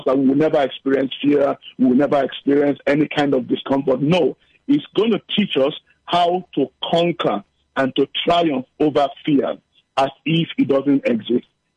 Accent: Nigeria; Now, something happened when we lived in Nigeria. I'm originally Nigerian.

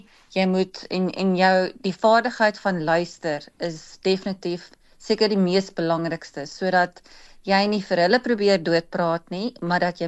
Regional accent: Pretoria, Gauteng, South Africa; also born or lived in various towns; Ek is gebore en getooi in Pretoria, maar het ook verskillende dorpe besoek of gebly. Ek was in 13 verskillende skole gewees, maar uiteindelik weer terug in Pretoria, maar ek werk in Johannesburg.

